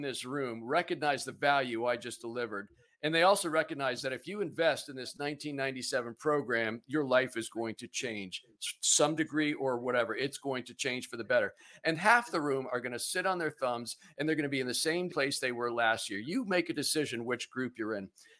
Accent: Pennsylvania, United States; I'm originally from Pennsylvania. It's where I am now.

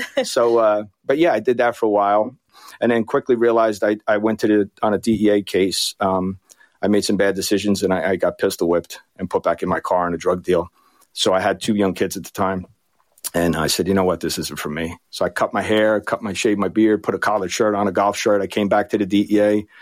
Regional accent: Bayonne, New Jersey, United States; I'm born and raised in Bayonne, New Jersey, which is a stone's throw from here.

